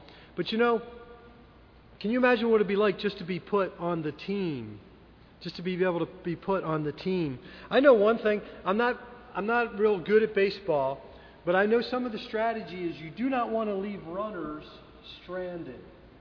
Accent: Detroit, Michigan, United States; Now, I came from Detroit, that's right. So I became a Tiger fan while I was up there.

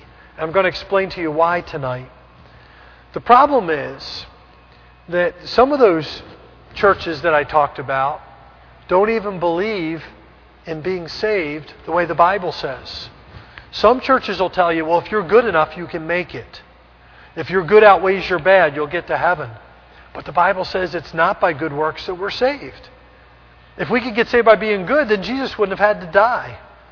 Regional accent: Philadelphia, Pennsylvania, United States; I'm from Philadelphia, I say orange, you know.

